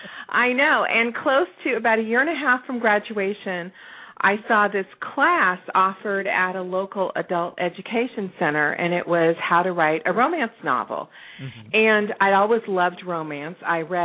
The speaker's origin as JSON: {"language": "English", "town": "Los Angeles", "region": "California", "country": "United States", "tie": "born or raised there", "said": "I was born and raised in Los Angeles, which means I mostly the San Fernando Valley, so I can use the word like as a noun, a verb, or an adjective."}